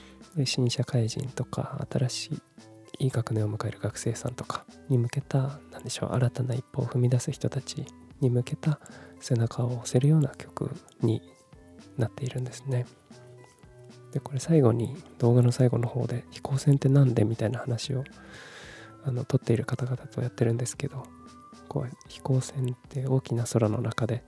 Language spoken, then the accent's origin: Japanese; Kumamoto, Japan; moved away as an adult; also born or lived in Fukuoka / Tokyo; 18歳から福岡、30歳から東京で暮らし、退職を機に地元の熊本に帰ってきた36歳無職の僕がですね